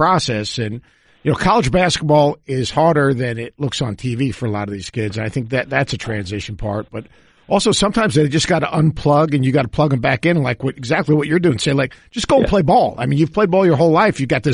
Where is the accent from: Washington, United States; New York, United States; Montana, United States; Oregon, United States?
New York, United States; I know growing up as a New Yorker, I mean, I'm so damn old now. I remember going to the old Garden with my dad when I was a little kid